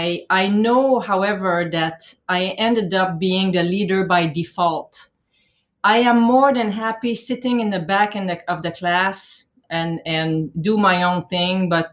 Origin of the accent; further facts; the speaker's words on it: Asbestos, Quebec, Canada; I grew up in a small mining town in the Eastern Townships in Quebec. It's a town called Asbestos. And this is where I spent all of my childhood.